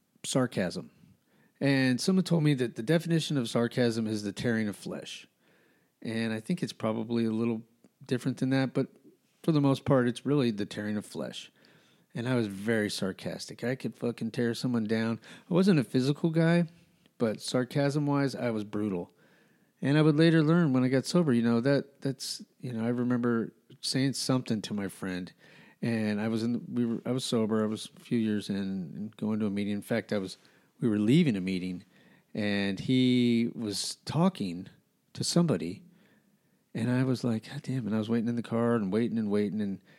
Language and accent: English; Albuquerque, New Mexico, United States; We grew up in Albuquerque, so we did a lot of biking.